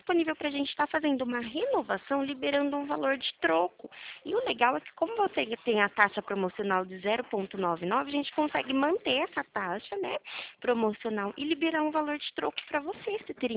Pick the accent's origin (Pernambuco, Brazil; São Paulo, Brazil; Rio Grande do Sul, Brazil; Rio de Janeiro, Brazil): São Paulo, Brazil; Araras